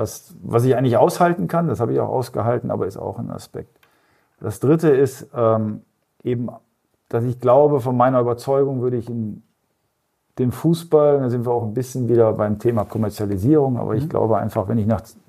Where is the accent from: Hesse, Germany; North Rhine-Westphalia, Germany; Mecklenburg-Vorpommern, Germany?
North Rhine-Westphalia, Germany; ich komme ja aus dem Ruhrgebiet